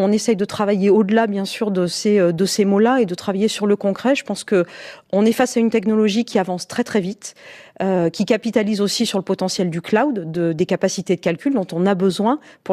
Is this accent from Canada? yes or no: no; France; Moi, je suis française, je suis européenne